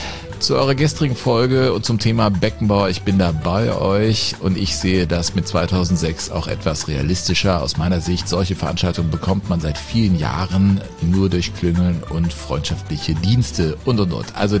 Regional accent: Germany; ich bin am Rhein groß geworden.

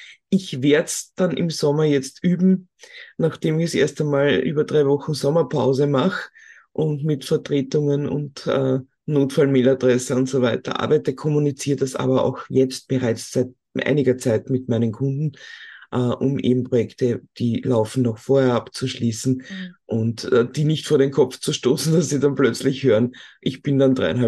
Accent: Austria; bei uns in Österreich

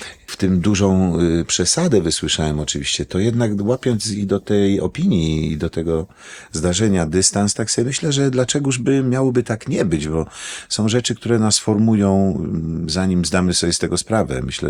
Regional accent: Brzeziny, Łódź Voivodeship, Poland; born there; Ja się urodziłem w małym miasteczku Brzeziny pod Łodzią.

